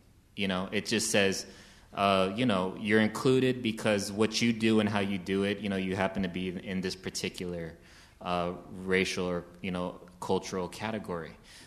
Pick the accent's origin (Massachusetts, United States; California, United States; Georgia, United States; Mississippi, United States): California, United States; Los Angeles; L.A., growing up in Boyle Heights, East L.A., the east side of L.A.